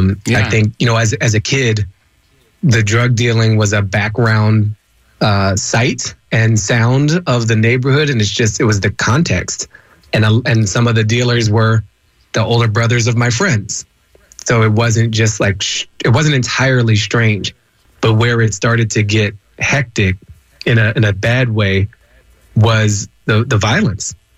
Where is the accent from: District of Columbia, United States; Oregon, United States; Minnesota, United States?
District of Columbia, United States; Washington; also born or lived in Maryland; So I grew up in Washington, D.C., 77 till 89. And then we moved to Maryland and then up to Boston for college. But Newton Street is my home.